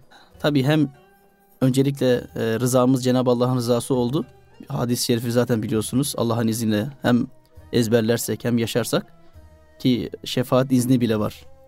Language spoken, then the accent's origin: Turkish; Kırkağaç, Manisa, Turkey; born there; 1994 Manisa Kırkağaç doğumluyum.